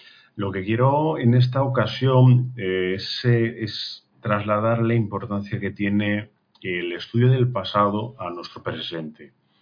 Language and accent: Spanish; Galicia, Spain; Yo soy gallego, lo tengo que reivindicar